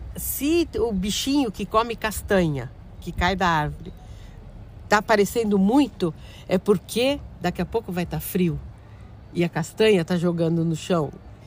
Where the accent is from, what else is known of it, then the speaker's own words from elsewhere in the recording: Brazil; E eu acho que a Amazônia, não é porque eu sou brasileira, sim, eu estou estudando o âmbito geral.